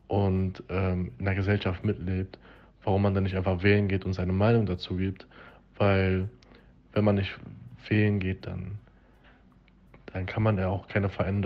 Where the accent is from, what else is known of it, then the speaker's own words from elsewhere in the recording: Bochum, North Rhine-Westphalia, Germany; hier in Bochum, wo ich herkomme, ich komme ja ursprünglich aus Bochum